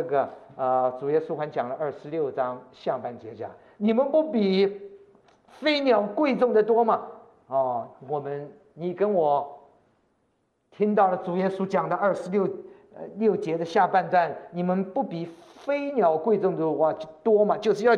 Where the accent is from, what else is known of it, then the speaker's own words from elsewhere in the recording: Shanghai, China; 那我一个月就在回到了我的家乡了。我是生在上海，所以到上海一个月住在那边。